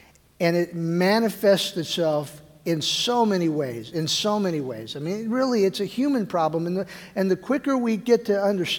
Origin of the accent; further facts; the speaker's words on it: Texas, United States; born there; I tell people that I was born in Texas on the U.S.-Mexican border, I always now have to clarify I was born on this side, right?